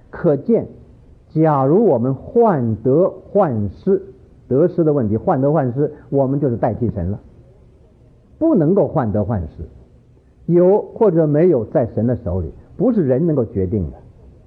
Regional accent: northern China, China; 我是北方人呢、

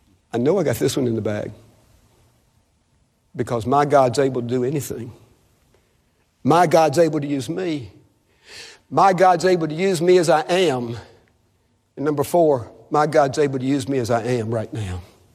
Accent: Mississippi, United States; I understand that because I'm from Mississippi.

